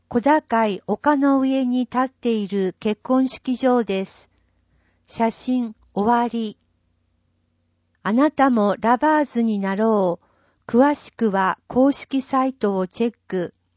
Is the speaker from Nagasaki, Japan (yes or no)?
yes; Nagasaki, Japan; 県外の大学に進学しましたが、地元長崎での就職を考えていました。